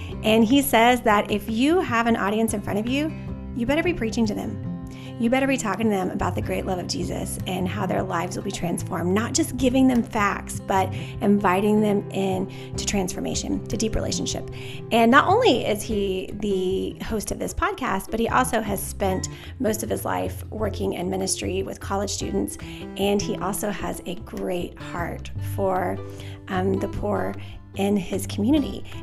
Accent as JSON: {"language": "English", "town": "Dallas", "region": "Texas", "country": "United States", "said": "And I have to tell you, Ryan, I'm from South Dallas."}